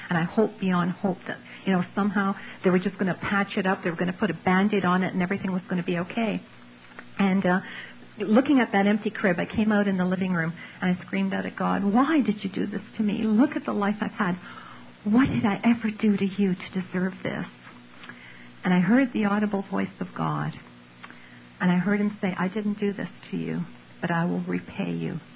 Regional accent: Canada; I was raised in Canada from the time I was like 5 years old

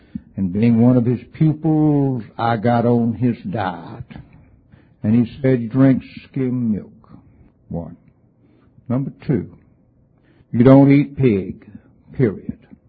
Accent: Alabama, United States; I was raised in Alabama.

